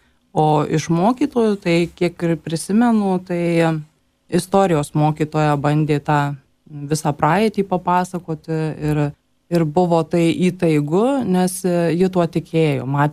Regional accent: Kybartai, Marijampolė County, Lithuania; Aš esu ne kaunietė, esu iš Kybartų ir tam mažam miestelį

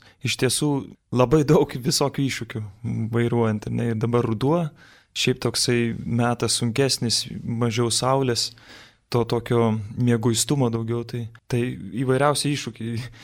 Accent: Vilnius, Vilnius County, Lithuania; vis tiek esu vilnietis ir čia tiek mašin, tiek kamščių

